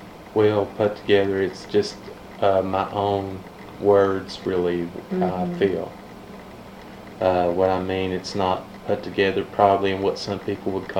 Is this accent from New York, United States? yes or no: no; Dayton, Ohio, United States; born there; No, I was born in Dayton, Ohio.